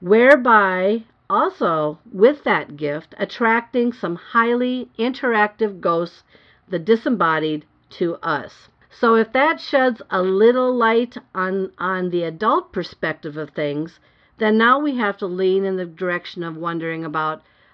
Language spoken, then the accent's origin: English; Minnesota, United States; Rural Minnesota. Oh, my home state.